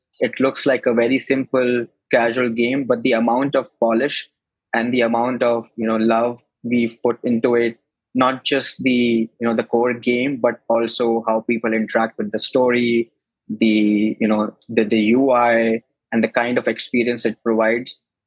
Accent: New Delhi, Delhi, India; because I come from New Delhi, which is a city in the northern part of India

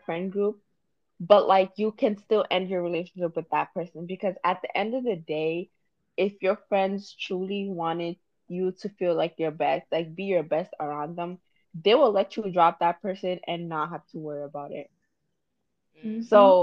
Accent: Bronx, New York, United States; Like, I grew up in the Bronx, y'all. It was tough. It was rough.

